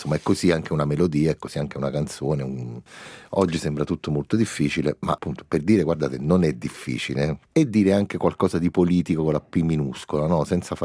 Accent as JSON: {"language": "Italian", "region": "Lombardy", "country": "Italy", "tie": "born or raised there", "said": "io sono cresciuto in provincia di Milano"}